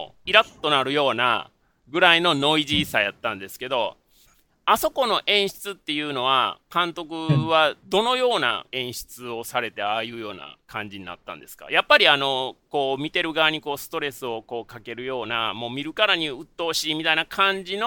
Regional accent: Kobe, Hyogo, Japan; あの僕の地元の、小学校もこういう丸い校舎が実はあったんですね、昔、はい、で その時も神戸では非常に珍しいということだったんですけど

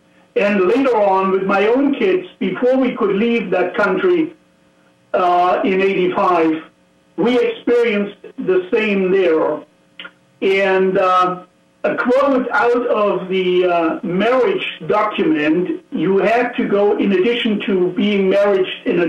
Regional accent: East Germany, Germany; I grew up in East Germany.

